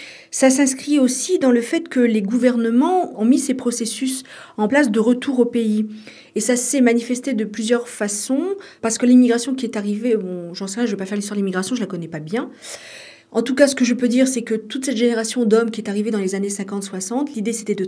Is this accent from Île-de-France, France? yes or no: yes; Île-de-France, France; born there; now in Montpellier, France; je suis née en France il y a quelques années en région parisienne. Et je suis ici à Montpellier depuis 3 ans.